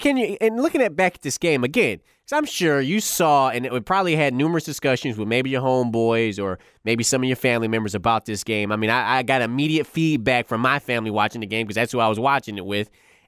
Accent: Detroit, Michigan, United States; But I'm also from D-Town, Detroit. That's where I was born and raised, folks. So, again, I got my hometown team going against a team that I've idolized ever since I was a little kid.

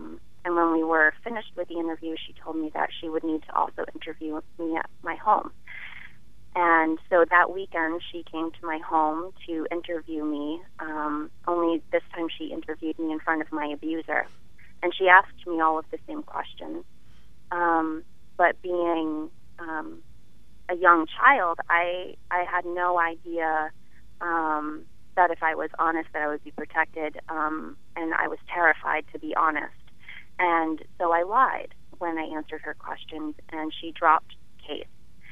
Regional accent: Concord, New Hampshire, United States; I grew up in the Concord School District, and when I was in eighth grade

